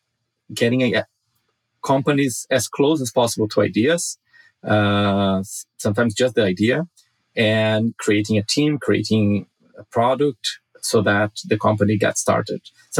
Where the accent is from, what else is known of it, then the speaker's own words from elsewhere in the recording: Brazil; now in Los Angeles, United States; I have three kids here in Los Angeles. I don't think they have the same perspective that I had growing up in Brazil.